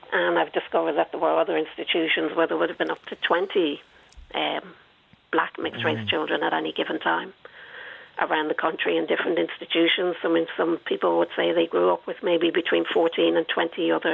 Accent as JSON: {"language": "English", "country": "Ireland", "tie": "born there", "said": "Well, I was born in Hollistrees."}